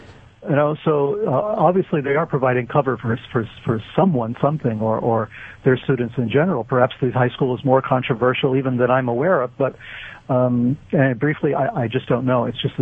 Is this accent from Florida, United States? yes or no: no; New York City, New York, United States; even though I'm from New York City